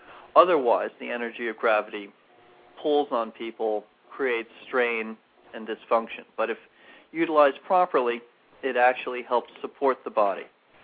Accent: New York City, New York, United States; now in Gardner, United States; I live in Gardner, New York, which is pretty much midway between New York City and Albany. And I grew up in New York City.

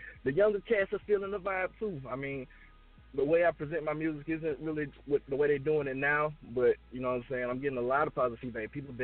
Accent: Salem, Alabama, United States; I'm from Salem, Alabama. So I'm from the Badwoods down right before you get to Columbia, Georgia. So I'm on the line.

